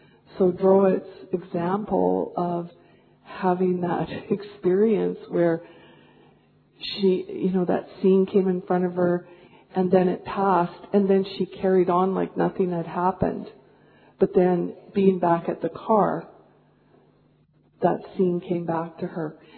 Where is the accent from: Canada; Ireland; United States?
Canada; I come from Canada, and I've worked for 35 years in mental health and psychiatry